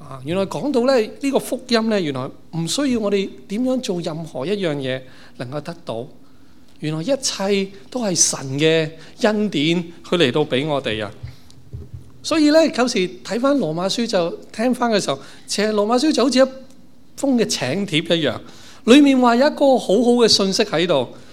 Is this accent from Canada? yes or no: yes; Canada; 提醒翻我哋作為加拿大人嘅身份係嘛？